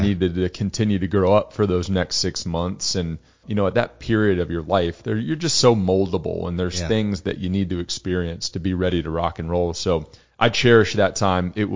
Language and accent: English; San Antonio, Texas, United States; Loved growing up in San Antonio.